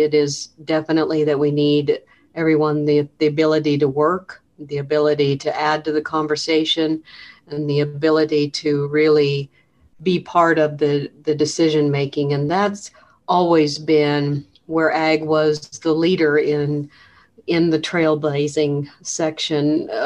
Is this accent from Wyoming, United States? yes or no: yes; Wyoming, United States; now in Colorado, United States; It came from when we were growing up in Wyoming. We always had the large landscapes of sagebrush and grass.